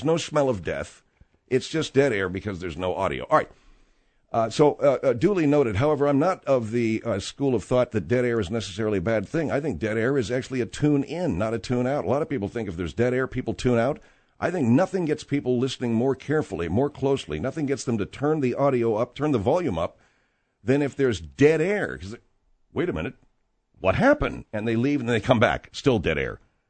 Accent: Arcadia, California, United States; I grew up in Arcadia, California.

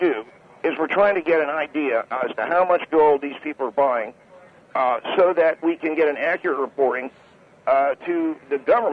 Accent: California, United States; I grew up in California, too

